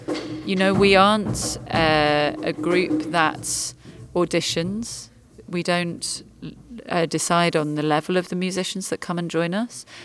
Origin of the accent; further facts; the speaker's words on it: England, United Kingdom; and I'm from England. I live in London